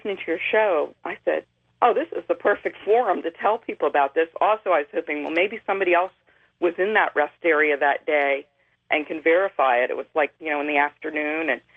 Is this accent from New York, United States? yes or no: yes; Rochester, New York, United States; I'm from Rochester, New York.